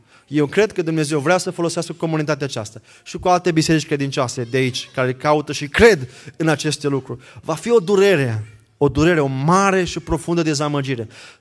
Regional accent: Romania; moved away; Eu știu de unde am venit. Eu am venit din România, de la sat. Și eu am crescut la coada vacii. Am crescut la țară.

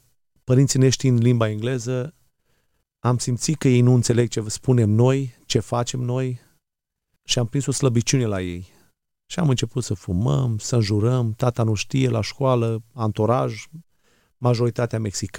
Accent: Anina, Caraș-Severin, Romania; also born or lived in Moara; now in United States; născut într-o familie de oameni credincioși, penticostali, tata proroc, mama proroc, m-am născut la Moara, în județul Suceava, părinții se trag din Botoșani, la vârsta de 4 ani am plecat la Anina, Banat, de acolo în 89 am trecut granița

